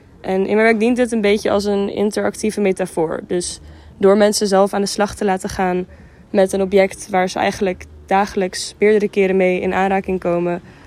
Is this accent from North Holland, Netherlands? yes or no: yes; Amsterdam, North Holland, Netherlands; Ik ben ook geboren en getogen in Amsterdam.